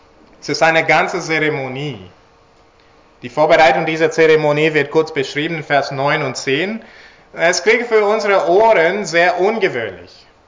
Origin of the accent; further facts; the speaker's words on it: India; Ich bin in Indien aufgewachsen. Kann mich erinnern, als ich so 4 oder 5 war, da ging ich schon in die Schule.